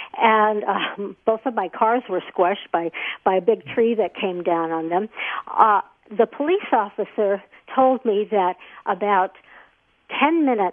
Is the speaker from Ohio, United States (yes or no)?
no; Chicago, Illinois, United States; born there; accent: Midwestern; I was born in Chicago, so every once in a while you'll hear a Midwestern something from me, but I've lived many places, but I'm Midwesterner at heart.